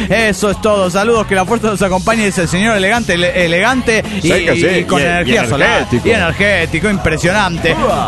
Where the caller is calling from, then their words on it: La Plata, Buenos Aires Province, Argentina; de La Plata, Argentina.